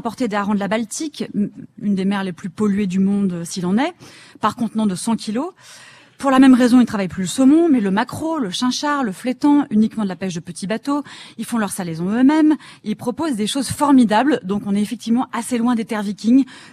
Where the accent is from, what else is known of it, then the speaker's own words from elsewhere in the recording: Sweden; On fait la même chose d'ailleurs chez moi en Suède